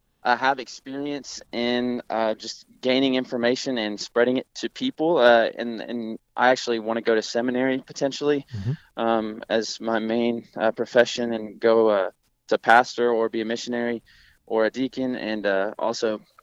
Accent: Dixon, Tennessee, United States; I'm from Dixon, Tennessee, a little west of Nashville.

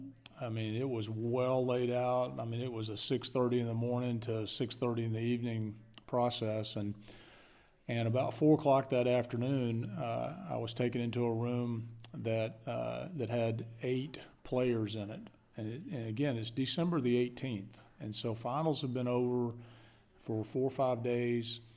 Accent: Starkville, Mississippi, United States; I've been in Starkville, born and raised in Mississippi.

